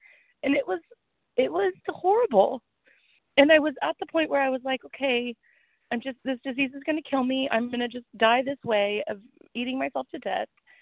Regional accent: Portland, Oregon, United States; I'm from Portland, Oregon.

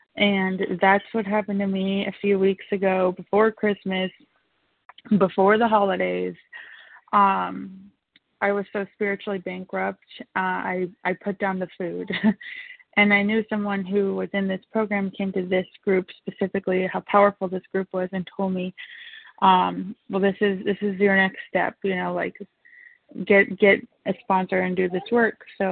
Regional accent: Columbia, Tennessee, United States; I'm from Columbia, Tennessee

